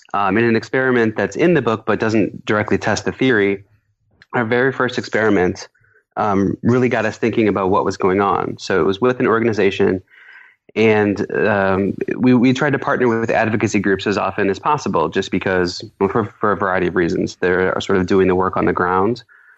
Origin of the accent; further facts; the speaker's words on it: Iowa, United States; I was really proud of my home state of Iowa.